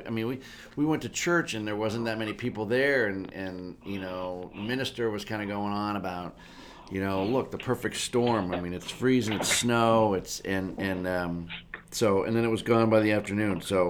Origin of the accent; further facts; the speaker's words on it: Pennsylvania, United States; I grew up in Pennsylvania, so I thought, well, that's ridiculous.